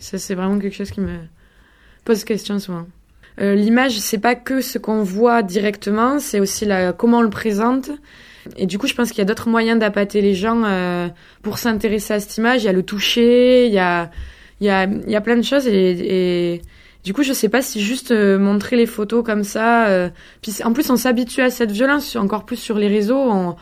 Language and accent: French; Montpellier, Occitanie, France; now in Arles, France; et sinon je suis Montpellieraine. J'ai grandi à Montpellier